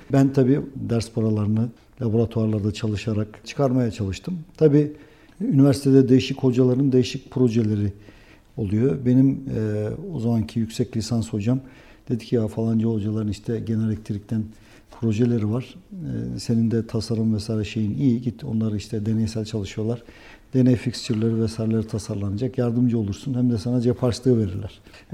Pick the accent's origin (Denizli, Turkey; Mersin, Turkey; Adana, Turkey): Denizli, Turkey; born there; Efendim ben 1967 Denizli doğumluyum.